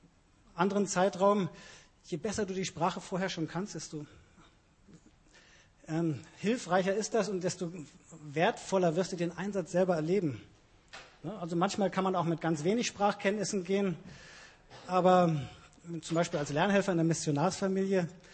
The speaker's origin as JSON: {"language": "German", "country": "Germany", "said": "Wir planen hier als Deutsche gern, wir wollen gern wissen, wie ist das da und wo wohne ich"}